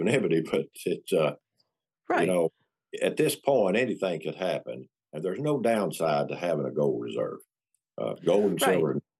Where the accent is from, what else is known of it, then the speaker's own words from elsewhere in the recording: Tennessee, United States; I'm an American second, but I'm a Tennessean first.